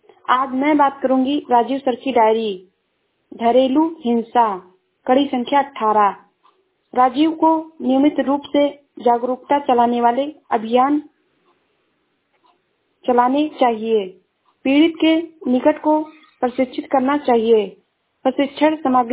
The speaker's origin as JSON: {"language": "Hindi", "town": "Shravasti", "region": "Uttar Pradesh", "country": "India", "said": "मैं जिला श्रावस्ती से हूँ।"}